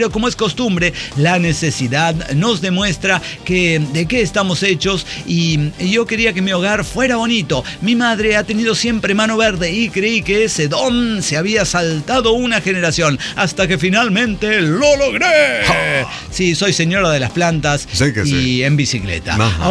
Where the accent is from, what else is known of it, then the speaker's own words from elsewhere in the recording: Mexico City, Mexico; venimos de la Gustavo Amadero, allá en Chilangolandia